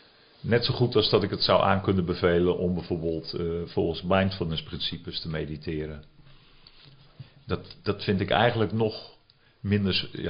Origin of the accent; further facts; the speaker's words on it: Rotterdam, South Holland, Netherlands; accent: Rotterdam; moved away as an adult; Als ik terug verlang, dan denk ik aan mooie ervaringen uit mijn jeugd. Ik heb er maar tot mijn 26e gewoond.